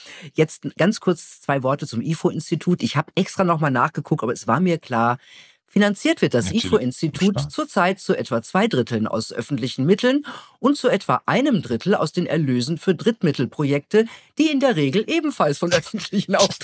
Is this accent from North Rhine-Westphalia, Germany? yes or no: yes; Gelsenkirchen, North Rhine-Westphalia, Germany; Und Gelsenkirchen ist ja meine Heimatstadt. Und schön war Gelsenkirchen nie. Ne? Also hatte immer schöne Augen, war aber nie eine Schönheit.